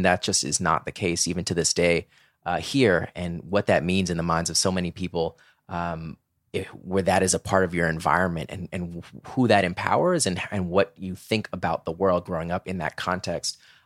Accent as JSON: {"language": "English", "town": "Orlando", "region": "Florida", "country": "United States", "tie": "born or raised there", "said": "growing up in Orlando, Florida, in my high school, it was in 10th grade and it was AP US history."}